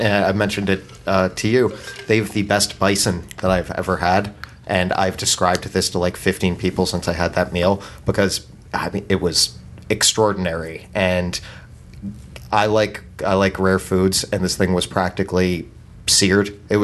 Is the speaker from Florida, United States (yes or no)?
yes; Florida, United States; There's something that I like just from growing up in Florida and being a local